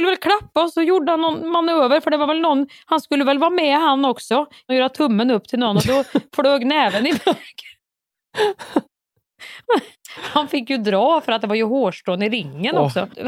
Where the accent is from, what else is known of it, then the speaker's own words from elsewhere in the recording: Örebro, Örebro County, Sweden; Jag är från Örebro.